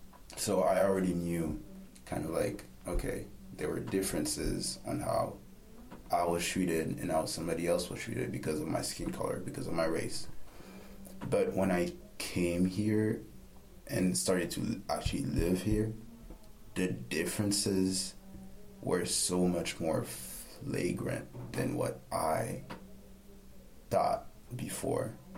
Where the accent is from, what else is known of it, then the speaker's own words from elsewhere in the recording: Haiti; moved away as an adult; also born or lived in Africa; now in United States; I grew up in Africa and Haiti, so majority of people I knew were black people or people of color.